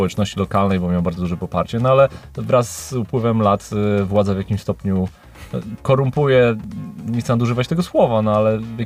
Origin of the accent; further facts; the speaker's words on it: Wrocław, Lower Silesian Voivodeship, Poland; ja urodziłem się w Wrocławiu, mieszkałem dużo lat